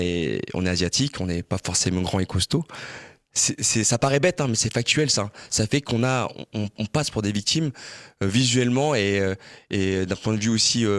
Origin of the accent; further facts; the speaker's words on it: France; Je suis français et j'ai une façon de vivre très française.